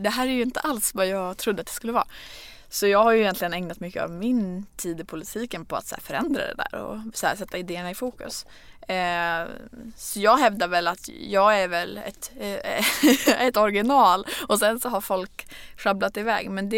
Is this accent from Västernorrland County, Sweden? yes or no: yes; Örnsköldsvik, Västernorrland County, Sweden; jag är uppvuxen i Örnsköldsvik